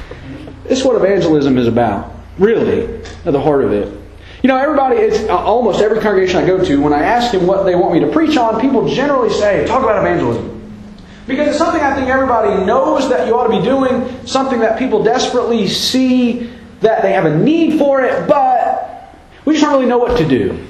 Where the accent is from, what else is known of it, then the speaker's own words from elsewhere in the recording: the South, United States; I am from the South. I grew up in the woods.